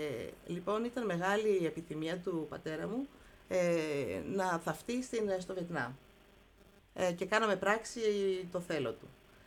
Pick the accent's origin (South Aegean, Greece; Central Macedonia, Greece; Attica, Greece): Central Macedonia, Greece; Thessaloniki; born there; Και από τους δύο γονείς, γεννήθηκα στη Θεσσαλονίκη το 1967.